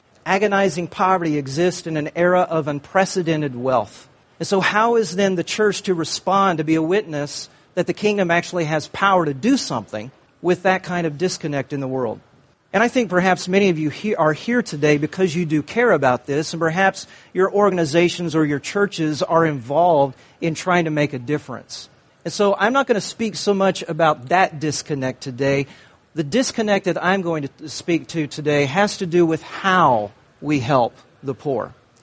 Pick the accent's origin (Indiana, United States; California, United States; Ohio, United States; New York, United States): Indiana, United States; Indianapolis; I'm from Indianapolis, Indiana.